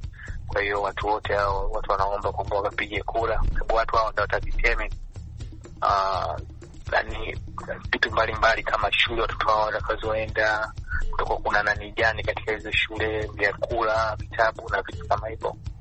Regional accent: Tanzania; now in United States; pia hata nyumbani kwetu Tanzania

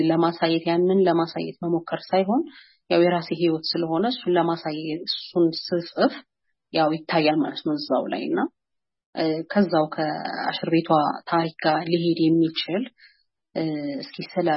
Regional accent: Debre Birhan, Amhara, Ethiopia; also born or lived in United States; እኔ ደብረ አንቶች ነው ያደግኩት። የመጀመሪያ ድረስ ከሃይ ስኩል ደብረ ብርሃን ነው ያጠናቀቅኩት።

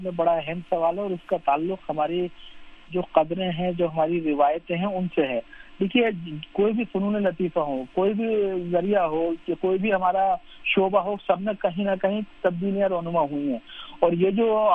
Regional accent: Sambhal, Uttar Pradesh, India; مجھے فخر اس بات پر ہے کہ میرا تعلق سنبھل سے ہے

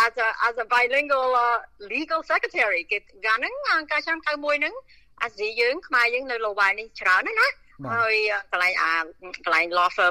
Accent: Kien Svay, Kandal, Cambodia; born there; ខ្ញុំកើតនៅគៀនស្វាយខេត្តកណ្ដាលនៅជាប់អំពេញហ្នឹងដល់ពេលខ្មែររុស្សអពោចូលឆ្នាំ75ហ្នឹងខ្ញុំទៅអាយុ5ឆ្នាំ

